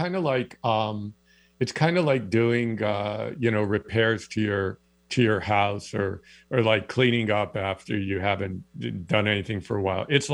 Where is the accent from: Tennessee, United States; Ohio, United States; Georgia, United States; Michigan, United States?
Michigan, United States; East Lansing; now in Canada; I say this as a U.S. citizen. I live in Canada, but I'm a dual citizen. I grew up in East Lansing, Michigan.